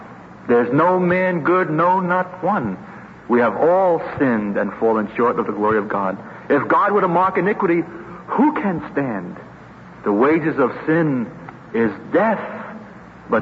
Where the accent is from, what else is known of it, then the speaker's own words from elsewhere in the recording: Brooklyn, New York, United States; When I was a Jewish kid growing up in Brooklyn, Jesus Christ?